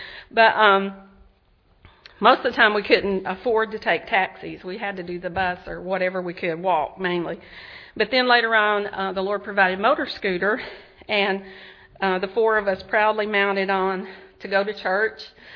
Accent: Tennessee, United States; I only knew how to open cans, boil water, make sweet tea, because I was from Tennessee

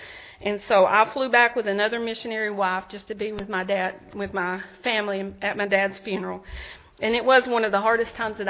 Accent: Tennessee, United States; I only knew how to open cans, boil water, make sweet tea, because I was from Tennessee

